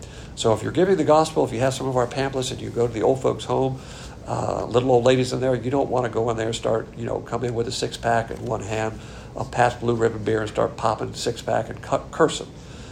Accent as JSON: {"language": "English", "region": "Alabama", "country": "United States", "accent": "Southern", "said": "Texas won't be so bad, because we're both from Alabama. And then we discovered Texans think barbecue is a cow. It's not a cow. Of course, Texas will string me up for that. For where I come from, it's a pig."}